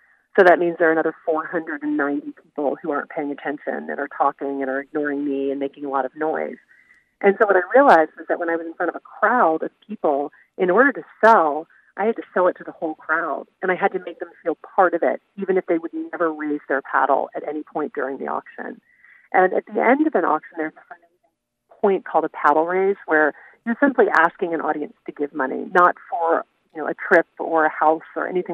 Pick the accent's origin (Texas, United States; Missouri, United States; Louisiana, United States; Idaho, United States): Louisiana, United States; I grew up in Louisiana, in a place where we were definitely told, you know, your job is not to be loud.